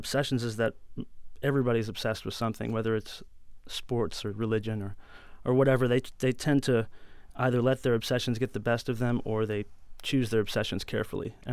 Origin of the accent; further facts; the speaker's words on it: Stow, Ohio, United States; Yeah, I'm from Stowe, Ohio. They're from Akron, which is basically the same neighborhood.